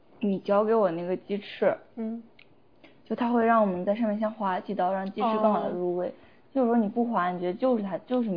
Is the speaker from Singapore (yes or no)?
no; Weifang, Shandong, China; 我是潍坊人嘛。所以潍坊它就是一个盛产萝卜的地方，对，然后因为我们家离青岛也不是很远，所以我们就经常吃海鲜。